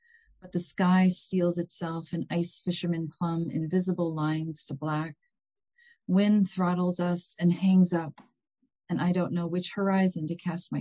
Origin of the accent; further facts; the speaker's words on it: Michigan, United States; moved away as an adult; now in Portland, United States; I'm from Michigan, and I've lived out in the Portland area for the last 28 years, but I'm from Michigan, and we have a cabin up in just south of the Mackinac Bridge.